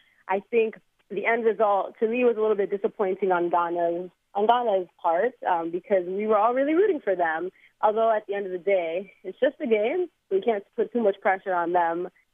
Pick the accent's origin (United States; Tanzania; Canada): Tanzania; Dar es Salaam; I am from Dar es Salaam, Tanzania, by way of a lot of different places.